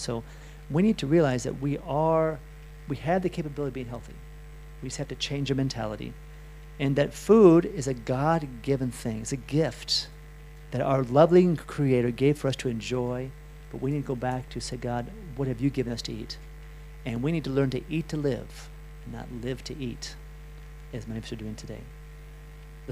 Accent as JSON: {"language": "English", "country": "Spain", "said": "since I'm from Spain, you can sort of forgive me."}